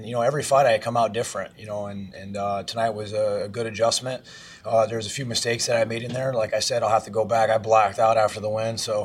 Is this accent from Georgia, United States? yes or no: no; Iowa, United States; I'm from Iowa originally, man.